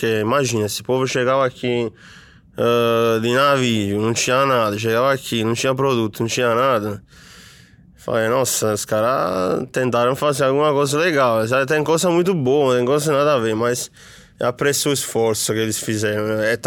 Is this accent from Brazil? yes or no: no; Salerno, Campania, Italy; Portuguese is a second language; moved away as an adult; also born or lived in Rimini; Quando tinha 18 anos, fui morar. Saí de Salerno já. Então, vivi até os 18 em Salerno. E fui morar em Rimini.